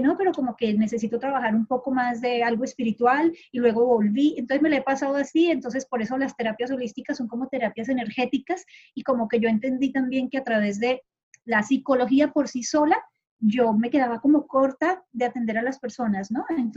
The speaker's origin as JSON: {"language": "Spanish", "country": "Colombia", "also_born_or_lived": "Honduras", "moved": "yes", "lives_now": "Panama", "said": "salí hace mucho rato de Colombia, yo soy de Colombia, entonces estuve como unos años viviendo en Honduras, otros llevo acá pues ya 11 años en Panamá."}